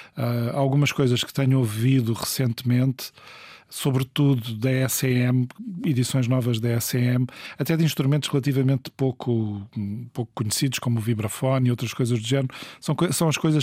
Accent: Portugal; nós somos portugueses, temos orgulho em ser portugueses, temos uma história e temos orgulho nela.

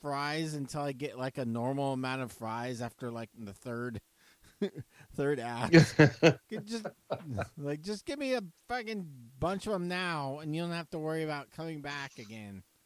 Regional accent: Oklahoma, United States; I'm from Oklahoma. We call it wash.

